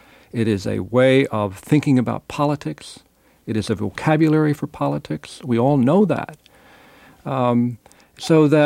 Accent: Texas, United States; I grew up in Texas. I grew up around religion.

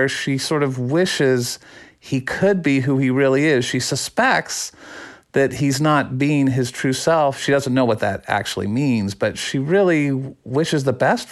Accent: Phoenix, Arizona, United States; born or raised there

